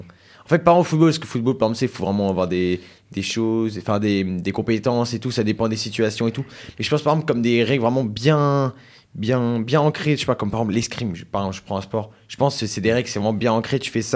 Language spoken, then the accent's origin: French; Marseille, Provence-Alpes-Côte d'Azur, France; Bah moi, je vais, bon, en tant que Marseillais, présenter ça, ça me fait un peu mal